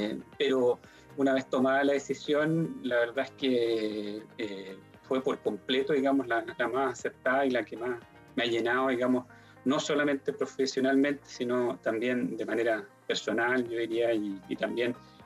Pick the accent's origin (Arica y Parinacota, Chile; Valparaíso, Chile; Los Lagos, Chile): Los Lagos, Chile; Puerto Montt; moved away as an adult; Yo soy oriundo de Puerto Montt. Y bueno, debí dejar mi casa, digamos, y partir a Santiago.